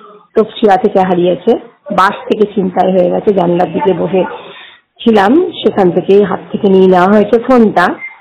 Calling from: West Bengal, India; কথা বলছি বীরভূম থেকে।

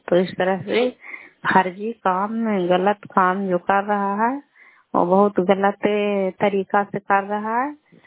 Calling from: Nagarnausa, Bihar, India; श्यामा पंचायत से, नगर नौसा ब्लॉक से, नालंदा जिला।

